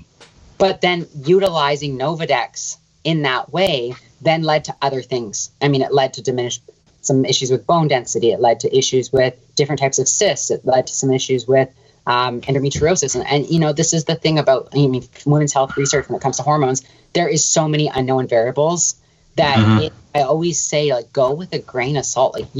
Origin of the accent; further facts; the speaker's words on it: Canada; See, I'm Canadian, so I'm kind of in the middle.